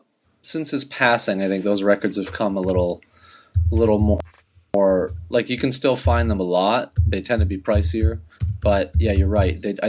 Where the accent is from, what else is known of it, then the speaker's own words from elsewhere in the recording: Canada; obviously you and I both being Canadian